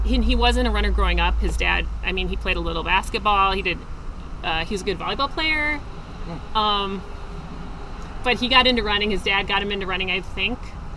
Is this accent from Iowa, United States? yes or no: yes; Grinnell, Iowa, United States; That's funny. Grinnell, Iowa.